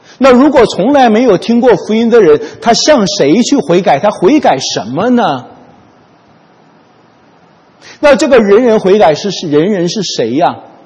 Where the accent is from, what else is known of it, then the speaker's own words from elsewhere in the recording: China; 在这个点上，我们中国人了解的最清楚的，我们的祖辈根本不知道有关世界末日的事情